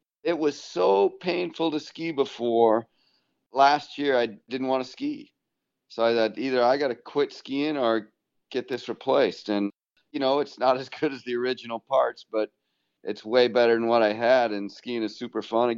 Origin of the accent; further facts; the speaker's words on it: Seattle, Washington, United States; I grew up in Montlake Park, right at the north end of Capitol Hill.